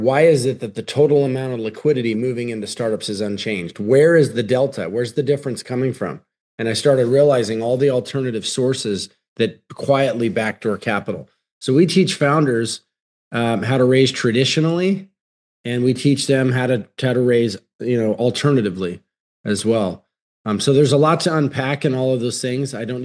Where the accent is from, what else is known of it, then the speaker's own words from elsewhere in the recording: Utah, United States; I'm from Utah, so maybe the culture is a little different, but Utah's a sales culture.